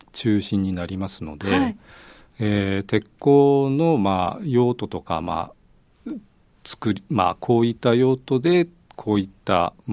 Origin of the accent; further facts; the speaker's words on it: Hakodate, Hokkaido, Japan; 実はずっと隠してるんですけども、実は地元です。